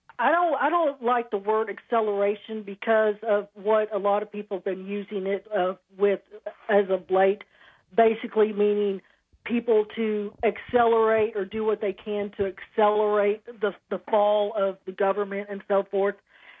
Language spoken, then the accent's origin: English; the South, United States; You know, I'm a Southerner, but I love our Constitution.